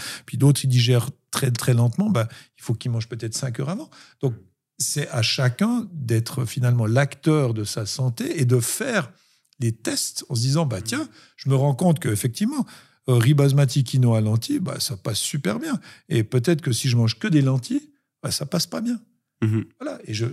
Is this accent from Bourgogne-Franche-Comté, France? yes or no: yes; Bourgogne-Franche-Comté, France; Moi, je viens de la campagne du Jura, le bon sens paysan.